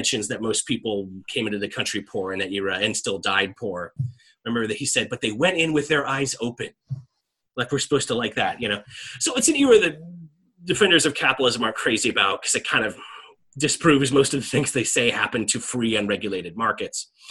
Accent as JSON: {"language": "English", "region": "Indiana", "country": "United States", "said": "You know, I'm from Indiana myself, you know, not too far away."}